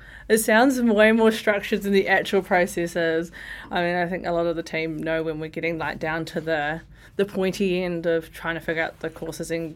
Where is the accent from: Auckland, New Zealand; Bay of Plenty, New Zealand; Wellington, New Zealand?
Wellington, New Zealand; Ascot Park; I grew up in Ascot Park.